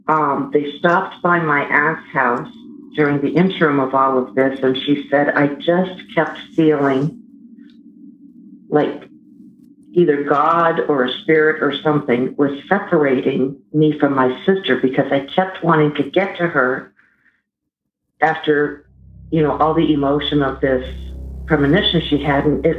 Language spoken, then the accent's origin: English; Northern New England, United States; And I'm from Northern New England, so we would heat by wood